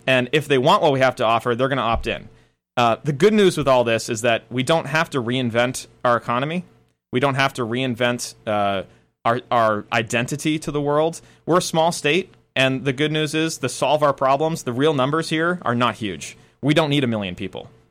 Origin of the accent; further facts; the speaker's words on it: Cumberland, United States; I grew up in Cumberland, went to Greeley High School